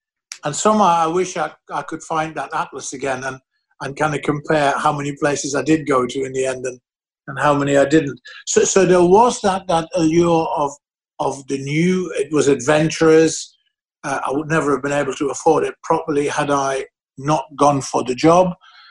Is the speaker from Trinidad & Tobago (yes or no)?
no; Netherlands; growing up in the Netherlands and leaving it